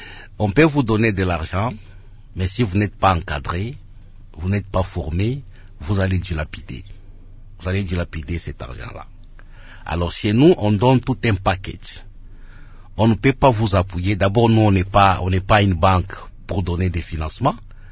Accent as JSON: {"language": "French", "town": "Lubumbashi", "region": "Haut-Katanga", "country": "DR Congo", "tie": "born or raised there", "said": "Ça c'était à Lubumbashi chez nous à la Katouba à l'époque."}